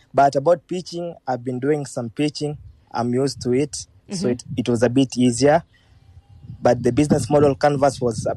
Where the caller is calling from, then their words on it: Morogoro, Tanzania; Okay, I'm tuning from Tanzania, Morogoro, Tanzania.